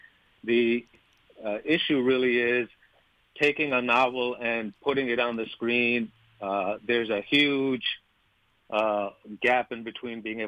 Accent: India; English is a second language; now in United States; it reminds me of my interaction first coming to the United States as an Indian immigrant and being thrown in the inner city with a bunch of inner city kids and trying to make my way.

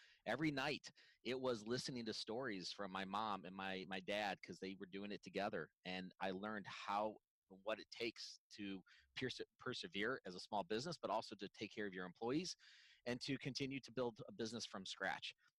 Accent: Racine, Wisconsin, United States; I grew up in Racine. My parents are kind of from the Virginia, D.C. area and moved all around, but we planted our roots when I was about 3 years old here in Racine and have been here ever since.

